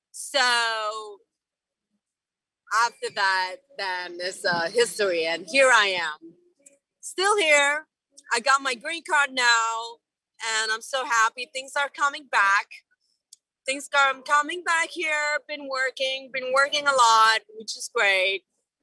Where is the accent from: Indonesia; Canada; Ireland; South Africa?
Indonesia; Bali; English is a second language; now in New York, United States; I am originally from Bali, but I've been living in New York for the last 14 years.